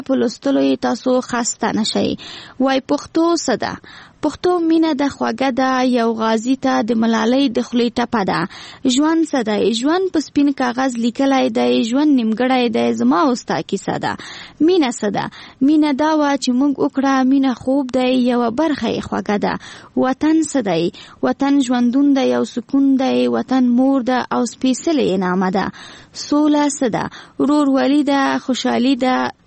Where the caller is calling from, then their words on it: Jaghatu, Maidan Wardak, Afghanistan; د وردګ ولایت له جغتو څخه درته ایمیل کوم